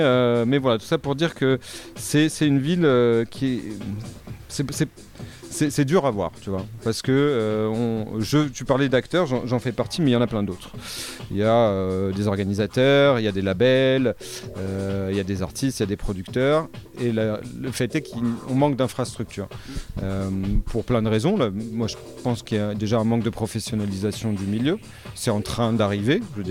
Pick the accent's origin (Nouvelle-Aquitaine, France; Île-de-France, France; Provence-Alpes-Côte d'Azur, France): Provence-Alpes-Côte d'Azur, France; Marseille; born there; je suis né à Marseille, j'y tiens.